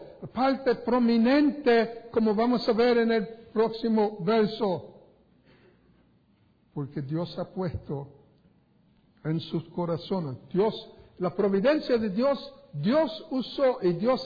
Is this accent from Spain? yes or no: no; Puerto Rico; accent: Puerto Rican; Yo no hablo griego y ustedes lo pueden ver. Tengo un acento puertorriqueño.